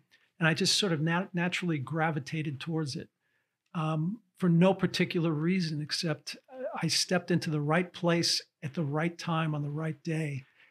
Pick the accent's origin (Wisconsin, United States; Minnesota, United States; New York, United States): New York, United States; Brooklyn; I grew up in Brooklyn, New York. And for all intents and purposes, Hollywood and movie making was about as far removed from my upbringing as was humanly possible to have.